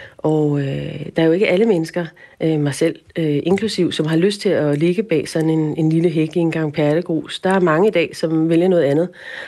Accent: Copenhagen, Capital Region of Denmark, Denmark; accent: Copenhagen; Som man også kan høre på min dialekt, er jeg jo originalt fra København.

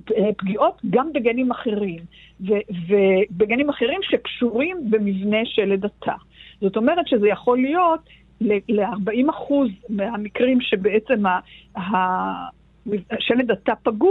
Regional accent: Jerusalem, Jerusalem District, Israel; אני ירושלמית במקור.

